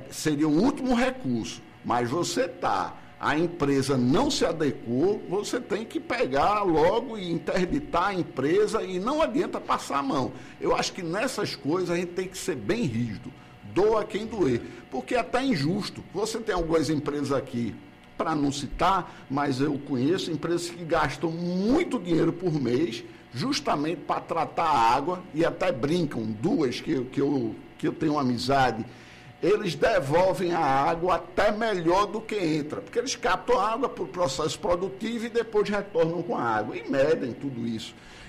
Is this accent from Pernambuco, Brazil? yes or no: yes; Recife, Pernambuco, Brazil; now in Petrolina, Brazil; eu me orgulho muito de morar em Petrolina. Eu sou de Recife, moro aqui.